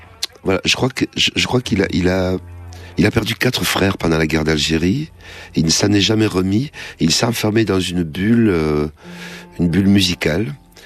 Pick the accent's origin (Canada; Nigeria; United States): United States; New York City, New York; Moi, je viens de du Bronx.